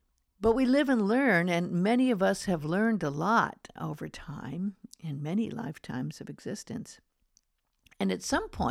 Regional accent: Beverly Hills, California, United States; Now, I grew up in Beverly Hills in Hollywood

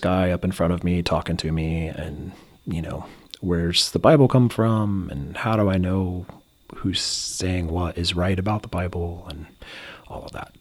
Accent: Rushville, Indiana, United States; I'm from Rushville, Indiana, so just a little bit of southeast of here, where I'm located now. I was born in 77 and lived there pretty much my whole life until I moved away for college.

